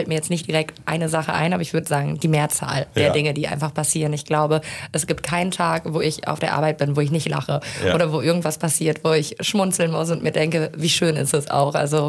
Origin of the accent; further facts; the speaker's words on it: Meppen, Lower Saxony, Germany; Ja, ich bin Emsländer Mädel. Ich bin in Meppen geboren und bin auch in Meppen aufgewachsen. Bin auch hier in Nödicke in die Kita-Kirche, Kindergarten Eichenohr gegangen und danach auf die Johannes-Gutenberg-Schule und dann aufs Windhorst-Gymnasium.